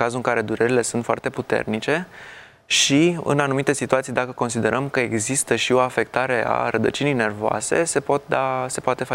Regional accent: Romania; Avem o farmacie acasă destul de bogată, în general, noi ca români.

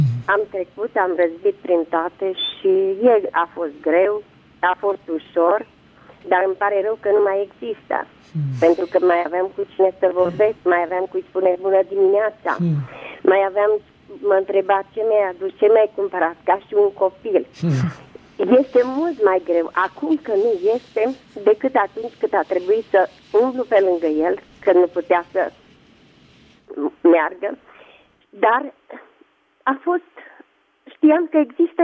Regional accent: Negrești-Oaș, Satu Mare County, Romania; sunt de la Negreștioa, satul mare.

